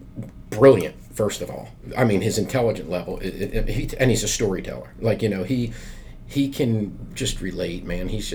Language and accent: English; New Jersey, United States; I said, I'm from Jersey, man. I don't know.